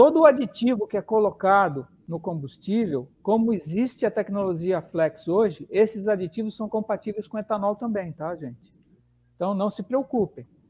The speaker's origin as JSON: {"language": "Portuguese", "town": "Granja Viana", "region": "São Paulo", "country": "Brazil", "said": "Não, eu não sou de São Bernardo, eu sou de Granja Viana, cara"}